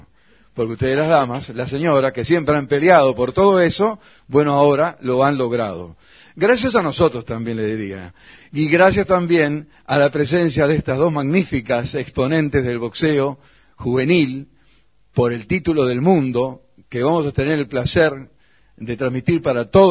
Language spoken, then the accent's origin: Spanish; Uruguay; como uruguayo